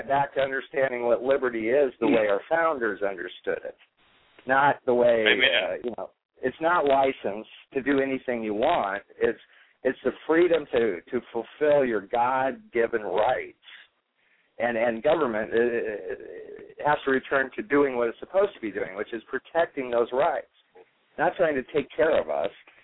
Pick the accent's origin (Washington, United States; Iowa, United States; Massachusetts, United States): Iowa, United States; Here in my home state of Iowa, we were not satisfied with anybody in the field 4 years ago